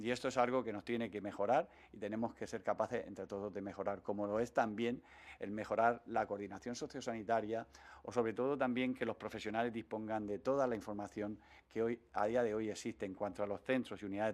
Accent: Region of Murcia, Spain; Hoy somos ciudadanos murcianos, hoy somos ciudadanos españoles y también somos ciudadanos europeos.

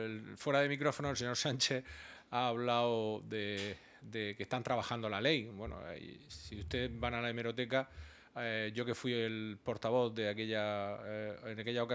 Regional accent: Region of Murcia, Spain; más que como político, como murciano

